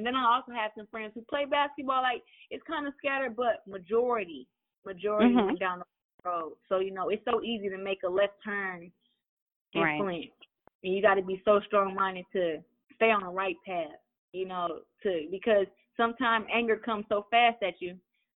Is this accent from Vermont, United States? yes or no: no; Flint, Michigan, United States; But just growing up, though, I mean, you growing up in Flint, you have to be tough, not just physically, but mentally.